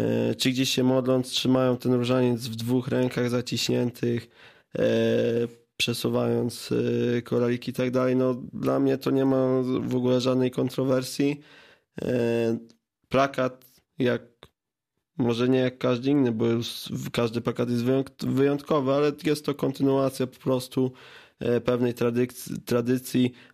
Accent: Lubusz Voivodeship, Poland; My z Lubuskiego organizujemy autokar. Jedziemy ze Świebodzina, Sulechowa, Zielonej Góry, Gorzowa.

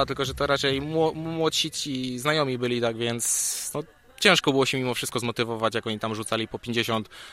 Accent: Szprotawa, Lubusz Voivodeship, Poland; No tak, na pewno u siebie najlepiej się startuje

